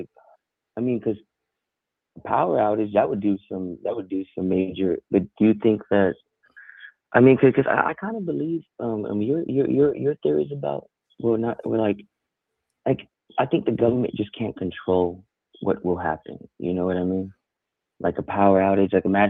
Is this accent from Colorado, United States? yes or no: no; Texas, United States; from Texas.